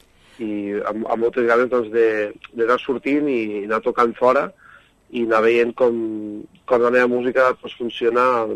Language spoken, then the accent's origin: Catalan; Catalonia, Spain; és que jo vinc del Priorat, saps?